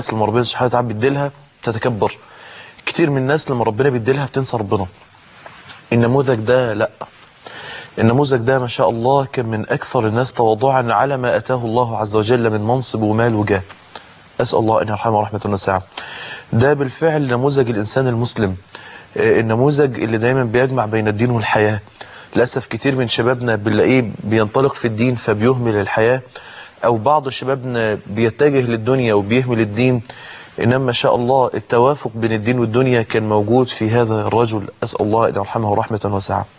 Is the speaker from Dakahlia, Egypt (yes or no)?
yes; Mansoura, Dakahlia, Egypt; النهاردة يكون عندنا في المنصورة